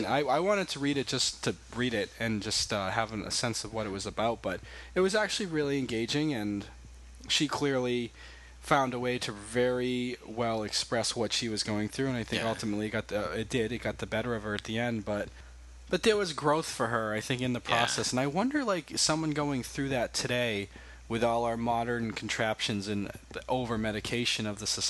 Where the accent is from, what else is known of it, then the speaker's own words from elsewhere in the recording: Winchendon, Massachusetts, United States; I would have been in my hometown of Winchendon, Massachusetts, at the Beals Public Library.